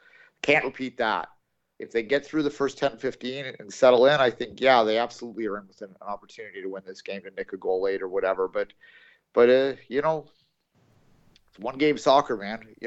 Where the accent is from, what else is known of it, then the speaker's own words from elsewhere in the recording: Belleville, Ontario, Canada; I was on my hometown radio station. A friend of the show, David Foote, had me on CJBQ Belleville this morning.